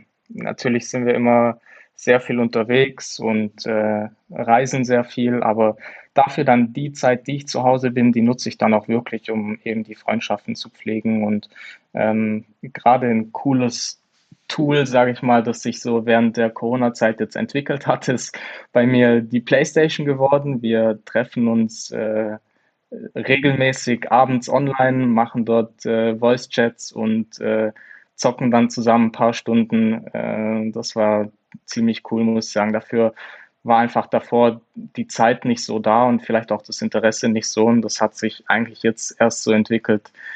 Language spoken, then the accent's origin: German; Germany; Als Deutscher, klar, Schumacher.